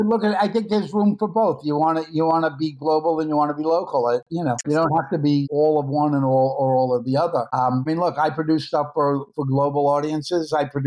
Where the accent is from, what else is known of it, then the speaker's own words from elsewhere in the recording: New York City, New York, United States; I grew up in Coney Island, which is, you know, even though it's Brooklyn, it's still not trendy Brooklyn. It's still a hood. And it was very multicultural, racial.